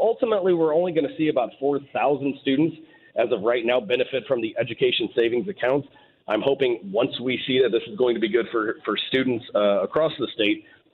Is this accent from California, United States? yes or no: no; Ferguson, Missouri, United States; I grew up in Ferguson. I was in a failing school district.